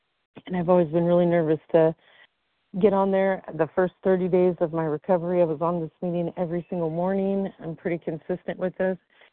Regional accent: Washington, United States; I'm from Washington, overeater.

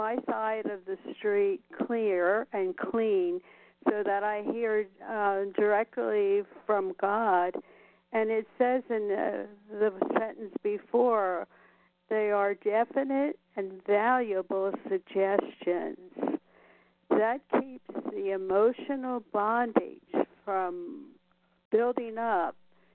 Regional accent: Nevada, United States; I'm from Nevada

